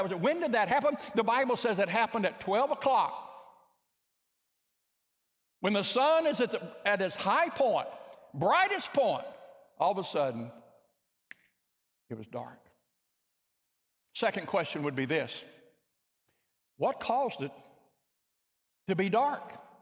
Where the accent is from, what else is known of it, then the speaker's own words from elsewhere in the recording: Oklahoma, United States; I grew up in Oklahoma before I was there